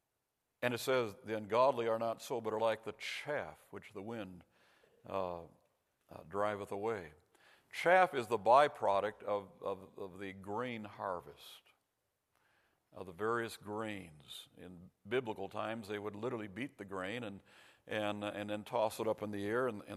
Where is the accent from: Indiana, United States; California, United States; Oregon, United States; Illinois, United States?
Illinois, United States; Pekin; About 5 years ago, we went back to my hometown, Pekin, Illinois, where I grew up and then served with my dad for about 10 years.